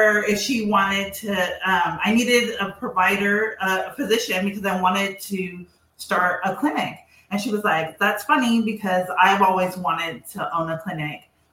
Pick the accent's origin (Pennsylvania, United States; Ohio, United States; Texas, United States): Texas, United States; moved away as an adult; I'm originally from Texas. My husband is from Atlanta. He's from Marietta. And we came together. He brought us from Texas to Georgia about 8 years ago